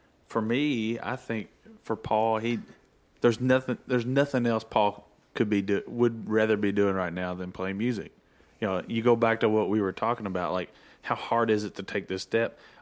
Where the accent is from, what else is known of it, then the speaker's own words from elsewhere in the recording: Kentucky, United States; We're from Kentucky.